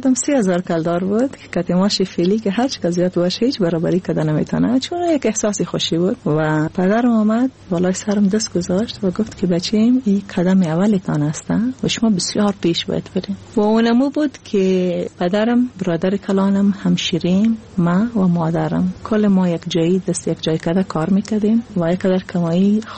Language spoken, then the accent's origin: Persian; Afghanistan; moved away; بعد از افغانستان اومدیم